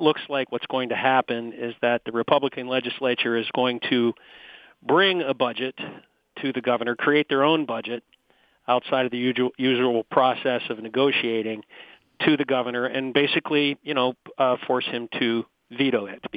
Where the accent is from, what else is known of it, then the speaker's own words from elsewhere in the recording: New Brighton, Pennsylvania, United States; Back in PA, yeah, I'm a Beaver County boy. I grew up in New Brighton, PA, and I'm glad to be back with my family.